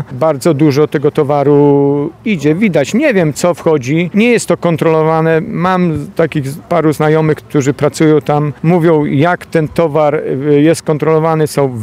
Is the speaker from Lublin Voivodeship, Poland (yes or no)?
yes; Hrubieszów, Lublin Voivodeship, Poland; Ja pochodzę z powiatu chrubieszowskiego, z gminy Chrubieszów.